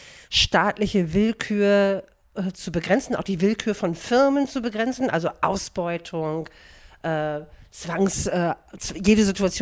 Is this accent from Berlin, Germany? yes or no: yes; Berlin, Germany; Ich bin aus Berlin.